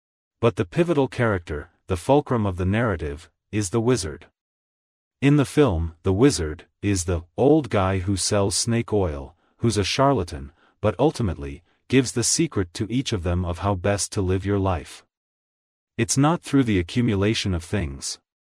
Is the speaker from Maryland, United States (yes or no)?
yes; Baltimore, Maryland, United States; When I was a young boy growing up in Baltimore and inspired by Brown versus Board of Education and Thurgood Marshall